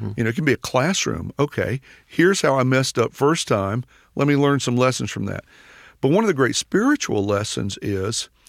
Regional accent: Asheboro, North Carolina, United States; when I go back to my hometown of Asheboro, North Carolina, and drive by my old house

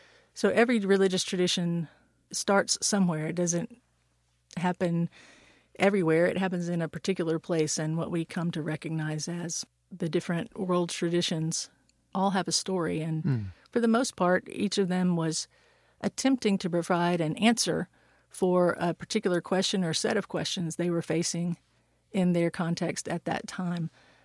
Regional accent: McDonough, Georgia, United States; That's when I was a 17-year-old growing up in McDonough, Georgia.

